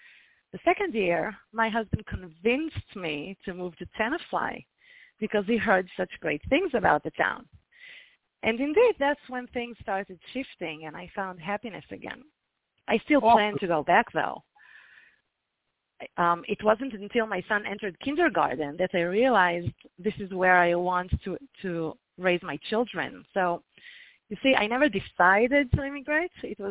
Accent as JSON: {"language": "English", "country": "Israel", "tie": "born or raised there", "said": "So I'm the oldest of three children."}